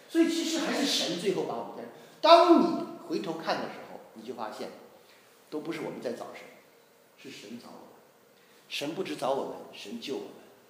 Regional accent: Xi'an, Shaanxi, China; 因为我和我哥哥我姐姐我们三个兄弟姐妹，那我们都是西安长大的嘛。西安是陕西哈，西安比较特别，是比较干燥的地方

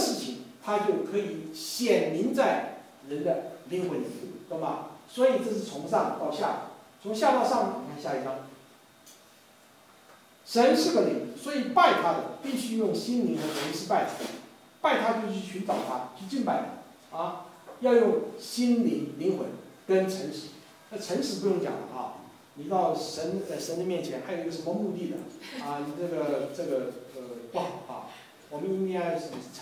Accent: Taiwan; now in United States; 我是从台湾来的，用这个词叫猿

